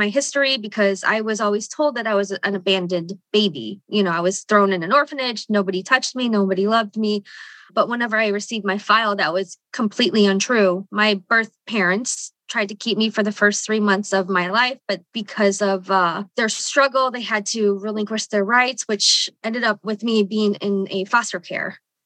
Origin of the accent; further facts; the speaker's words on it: United States; a culture and a past that I was barely aware it existed growing up in America.